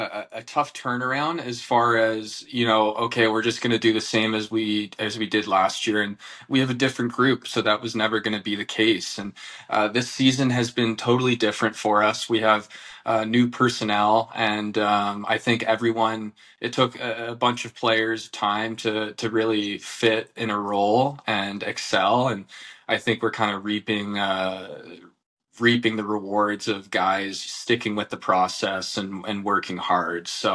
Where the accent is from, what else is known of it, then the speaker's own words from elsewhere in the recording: Toronto, Ontario, Canada; also born or lived in Minnesota, United States / Michigan, United States; I'm a kid from Toronto who's gotten the chance to travel across the United States.